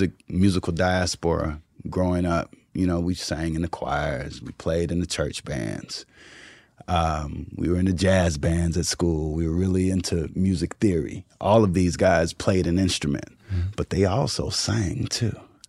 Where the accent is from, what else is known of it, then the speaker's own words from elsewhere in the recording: Houston, Texas, United States; So we didn't have the ability to have those types of privileges, especially growing up in Houston. It wasn't like an Atlanta scene.